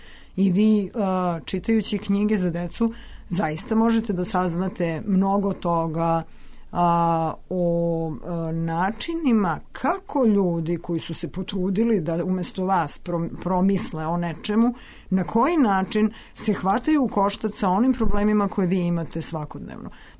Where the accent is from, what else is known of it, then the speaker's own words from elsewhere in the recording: Bela Crkva, Vojvodina, Serbia; ja setim da u mom zavičaju koji je Bela crkva postoji nešto što se rimuje sa Lasta